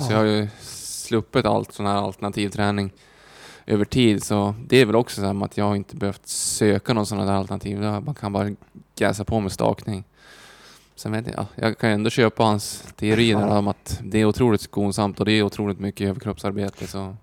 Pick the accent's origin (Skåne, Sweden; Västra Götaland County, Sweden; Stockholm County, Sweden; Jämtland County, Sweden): Jämtland County, Sweden; Samma sak som jag är också från Jämtland som sagt.